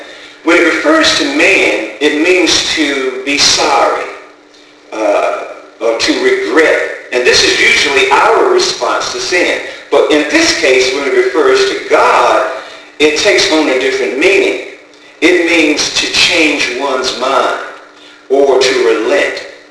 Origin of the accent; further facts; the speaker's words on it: North Carolina, United States; over 13,000 people have been infected in my home state, North Carolina